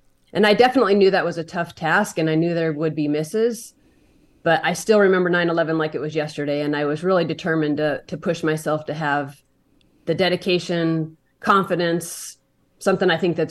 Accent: Montana, United States; So I grew up in Montana, a small town

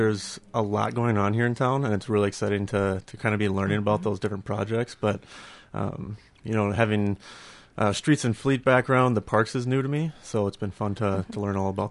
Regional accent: Burnsville, United States; Well, I grew up in Burnsville. Went to Burnsville High School

